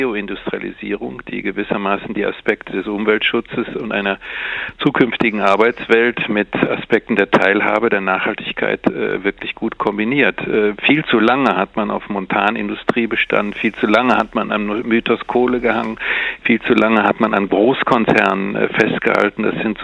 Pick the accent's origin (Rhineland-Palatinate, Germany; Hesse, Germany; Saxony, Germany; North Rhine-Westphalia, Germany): North Rhine-Westphalia, Germany; Cologne; ich bin beispielsweise in Westfalen geboren und in Köln aufgewachsen. Ich fühle mich eigentlich schon als so ein Bindestrich Nordrhein-Westfale